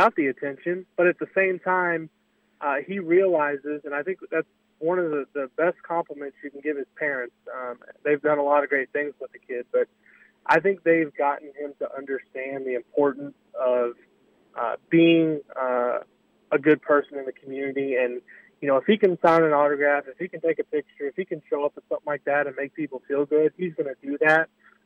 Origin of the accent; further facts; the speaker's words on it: New Albany, United States; growing up in New Albany, you had community parks and a few other places, but nothing like that.